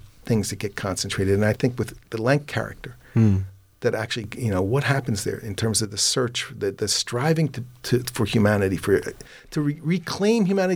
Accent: Philadelphia, Pennsylvania, United States; But the point is that's the stuff I grew up on, you know, and I grew up in Southwest Philly

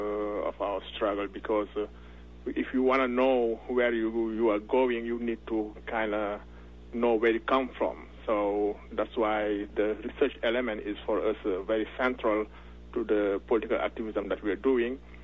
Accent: Senegal; So I'm from West Africa, from Senegal

